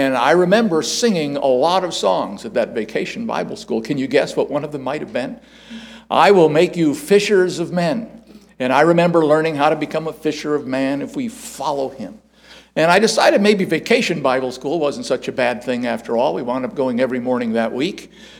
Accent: Chicago, Illinois, United States; I was originally from Chicago, so we made our way out west.

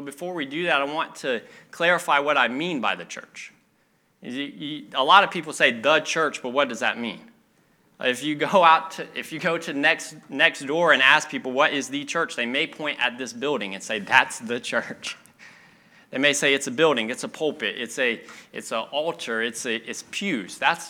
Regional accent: the South, United States; I grew up in the South, and if you're from the South and all of you live now in the South, there's a church on every corner.

